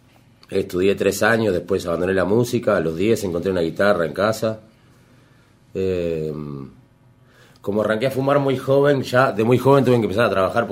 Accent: Uruguay; yo mismo, siendo uruguayo, es parte de nuestra idiosincrasia

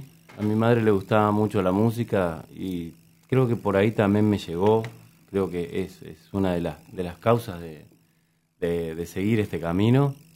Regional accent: Montevideo, Uruguay; also born or lived in Dolores; soy de Dolores, soriano, allá nací. Me crié acá en Montevideo. Ajá. Si bien me crié acá, igualmente volví durante mi infancia a visitar a mis familiares allá. Tíos, abuelos, primos.

